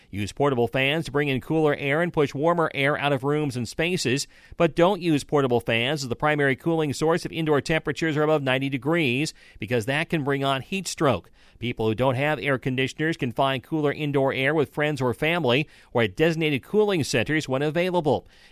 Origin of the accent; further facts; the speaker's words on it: Pacific Northwest, United States; air conditioning in homes growing up in the Pacific Northwest was not common.